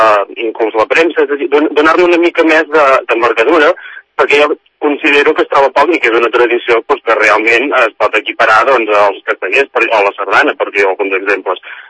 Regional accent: Puig-reig, Catalonia, Spain; és un gran orgull poder representar el meu poble i encara més la Catalunya Central aquest any.

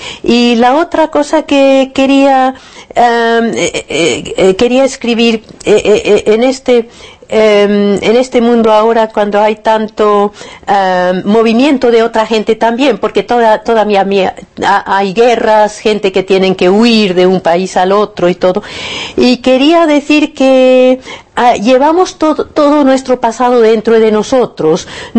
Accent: Barcelona, Catalonia, Spain; born there; also born or lived in New Zealand / Italy / Argentina

